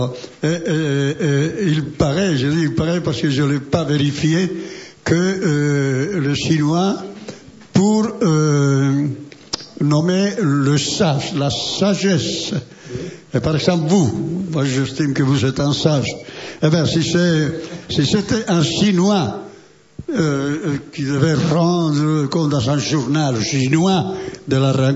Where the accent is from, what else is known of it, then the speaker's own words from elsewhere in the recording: Spain; je suis espagnol, je suis franco-espagnol universel.